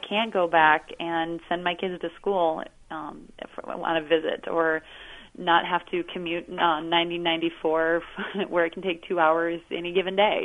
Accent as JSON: {"language": "English", "region": "Iowa", "country": "United States", "tie": "born or raised there", "said": "My husband finished optometry school in Chicago, and it just so happened that our one of my hometown optometrists' dad was retiring. It was a father-son practice, and it was exactly what we were looking for. At first, I was that one that was never coming back to Iowa because it was boring."}